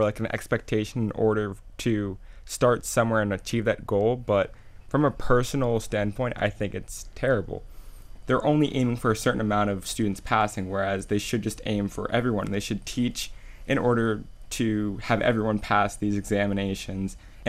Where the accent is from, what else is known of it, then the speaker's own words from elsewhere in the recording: Boca Raton, Florida, United States; I'm an African American, and I live and I was born and raised in Boca Raton, and I'm surrounded by Jewish and Caucasian cultures.